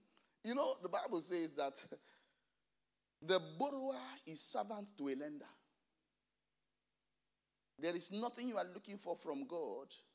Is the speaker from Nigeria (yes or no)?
yes; Nigeria; moved away as an adult; now in United Kingdom; You know, I was just coming from Nigeria.